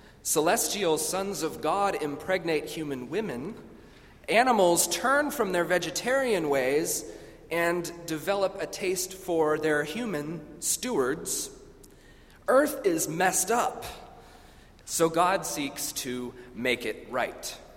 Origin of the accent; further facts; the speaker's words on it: Washington, United States; I'm from Western Washington State, so this is all very new for me.